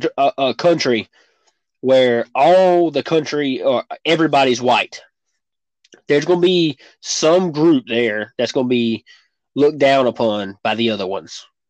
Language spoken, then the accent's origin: English; United States; being an American used to be a thing of pride.